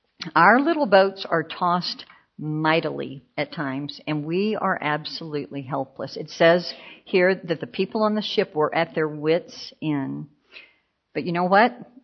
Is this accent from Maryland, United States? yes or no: no; Texas, United States; I'm from Texas, and we have big thunderstorms in Texas.